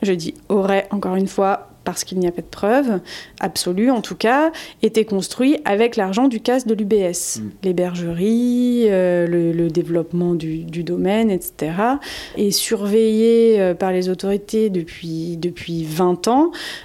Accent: France; surtout chez nous, en France, aujourd'hui.

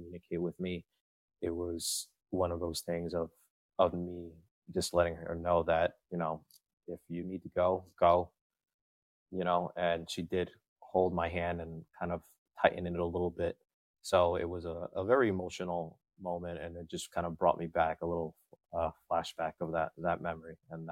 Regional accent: Elmwood Park, New Jersey, United States; I'm from Elmwood Park, New Jersey.

